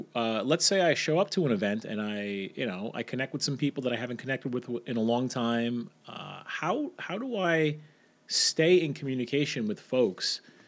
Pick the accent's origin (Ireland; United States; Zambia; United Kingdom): United States; New York; You know, I grew up in the New York City area